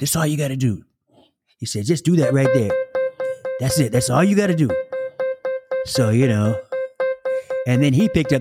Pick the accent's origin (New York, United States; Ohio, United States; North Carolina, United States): Ohio, United States; Columbus; born there; also born or lived in Hawaii; And I was born in Columbus, Ohio.